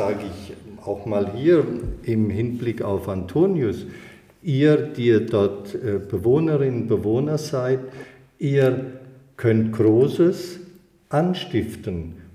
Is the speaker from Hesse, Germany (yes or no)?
yes; Marburg, Hesse, Germany; born there; now in Bamberg, Germany; Also ich bin ja eigentlich geboren in Marburg.